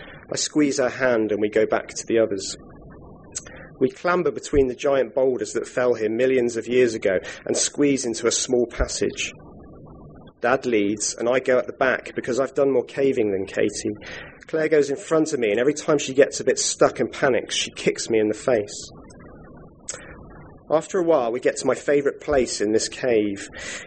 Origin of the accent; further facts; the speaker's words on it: South West England, United Kingdom; and I'm from Devon.